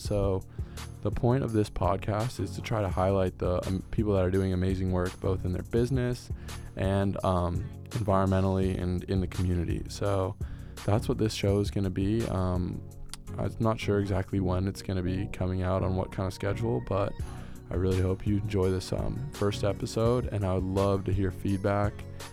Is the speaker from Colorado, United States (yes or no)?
yes; Boulder, Colorado, United States; moved away as an adult; now in Santa Barbara, United States; So I'm originally from Boulder, Colorado, born and raised there for my first 18 years, and I moved out to Santa Barbara for UCSB